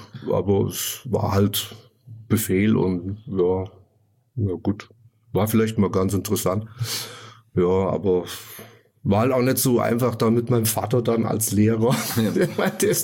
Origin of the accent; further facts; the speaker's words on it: Lütter, Hesse, Germany; Ja, vor der Röner. Also das ist ja noch mehr so der kultivierte Teil von der Rhön, also vor der Wasserkupp, zwischen Fulda und der Wasserkupp, so mit in Lütter sozusagen.